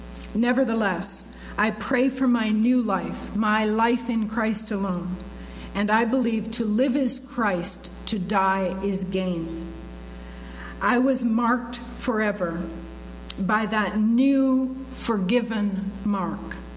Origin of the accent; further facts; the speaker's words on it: London, Ontario, Canada; And I'm from London, Ontario. Everything in London, Ontario tries to be British.